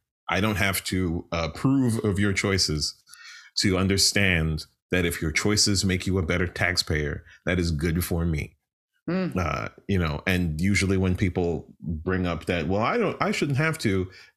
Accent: New York City, New York, United States; I was actually, I'm from New York City, and I too once spent my days after school getting people to register to vote before they were 18.

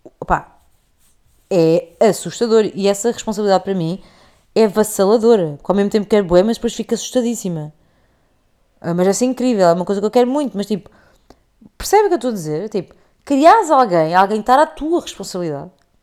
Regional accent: Porto, Portugal; born there; Eu nasci em Campanhã.

